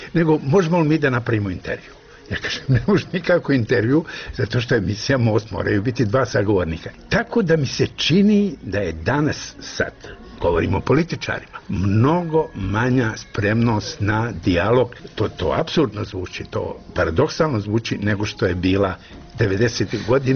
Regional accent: Mostar, Federation of Bosnia and Herzegovina, Bosnia & Herzegovina; nagrada koju dobijam u mom rodnom gradu

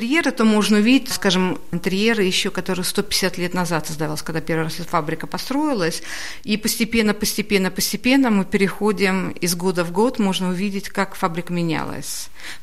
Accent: Naberezhnye Chelny, Tatarstan, Russia; я сама в детстве жила на Набережных Челнах, КамАЗ.

